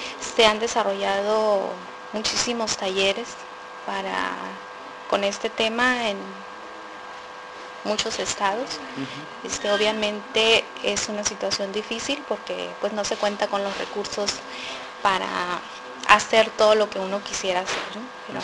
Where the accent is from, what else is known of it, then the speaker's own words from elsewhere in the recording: Mexico; vengo de México